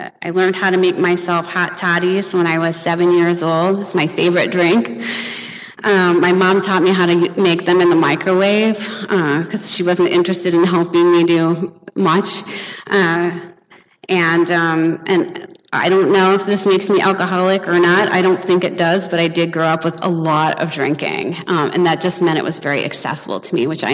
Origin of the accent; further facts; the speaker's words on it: Detroit, Michigan, United States; I grew up in Detroit, Michigan.